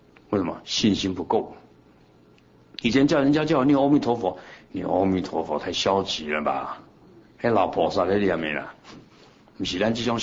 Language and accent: Chinese; Taiwan; born there; 我是在台湾出生的出家人